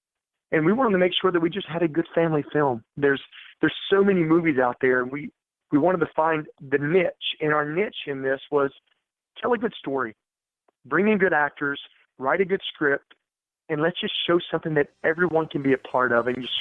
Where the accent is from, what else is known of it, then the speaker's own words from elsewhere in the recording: West Virginia, United States; it was a article from my hometown newspaper, because I'm from West Virginia, an hour away from where Ryan's from.